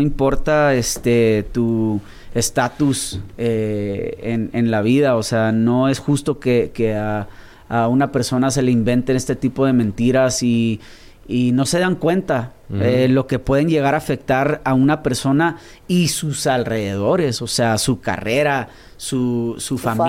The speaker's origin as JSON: {"language": "Spanish", "town": "Mission", "region": "Texas", "country": "United States", "tie": "born or raised there", "also_born_or_lived": "Washington", "said": "Yo nací en el estado de Washington, pero toda mi vida me crié ahí en el Valle de Texas, ¿no? Ah, en Mission, McAllen, uh-huh. Por esa okay. zona."}